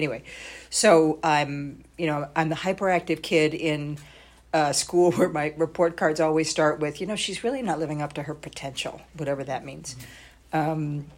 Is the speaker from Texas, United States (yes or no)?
no; New York, United States; I'm an only child, I'm a New Yorker, I'm of Scottish heritage, and I'm an adult child.